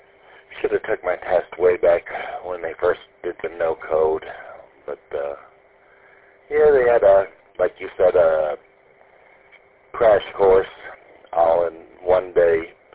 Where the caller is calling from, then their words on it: South Bend, Indiana, United States; I'm sitting at my house in South Bend, Indiana.